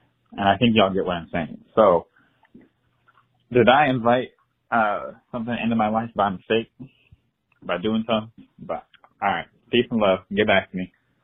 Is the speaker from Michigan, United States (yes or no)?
yes; Michigan, United States; I'm from Michigan just like Jalen, but I look like Jacoby.